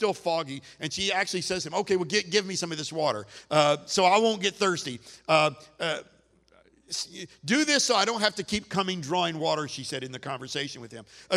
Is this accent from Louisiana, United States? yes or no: yes; New Orleans, Louisiana, United States; and I'm from New Orleans. And we talk different to one another, don't we?